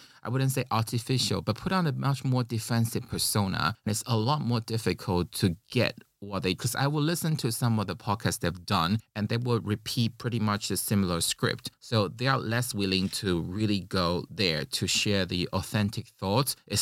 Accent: Taiwan; English is a second language; I'm a Mandarin speaker, but I come from Taiwan. That's why it's a bit funny to describe what my mother tongue is. In terms of language fluency, my most fluent language is Mandarin. But emotionally, I would describe Taiwanese as my mother tongue.

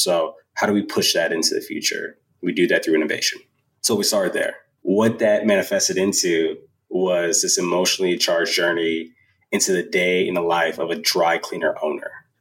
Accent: Chicago, Illinois, United States; Also grew up in Chicago in the 90s.

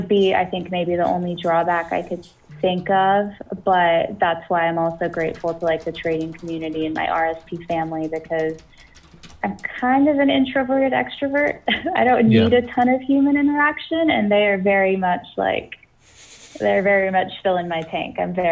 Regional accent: Texas, United States; moved away as an adult; I'm from Texas originally, spent my whole life there, and Texas is amazing. We'll always be home, but I think after living there for 28 years, it was just like, it's time to change it up.

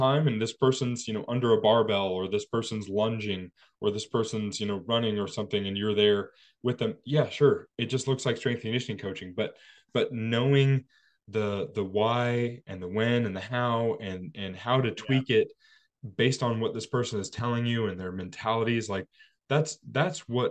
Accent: Salt Lake City, Utah, United States; I grew up in Salt Lake City, Utah.

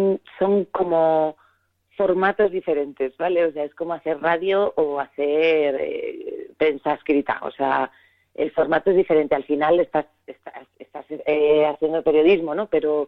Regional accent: Segovia, Castile and León, Spain; empecé haciendo teatro cuando era pequeña en Segovia

